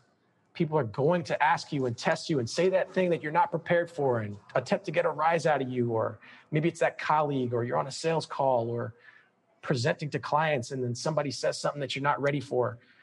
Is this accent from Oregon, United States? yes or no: no; New York City, New York, United States; born there; Both my parents hail from there, and I'm a first-generation American. I was born in New York City.